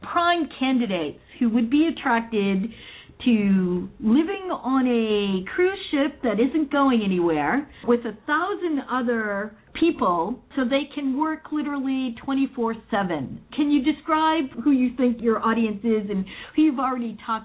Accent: New York tri-state area, United States; now in Silicon Valley, United States; I'm also an immigrant to Silicon Valley, although I came from the New York tri-state area in 97 for the first boom.

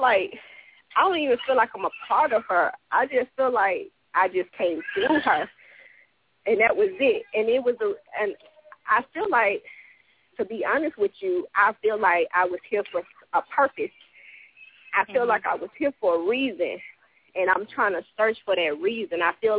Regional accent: the South, United States; I'm from the South, so, you know … whatever.

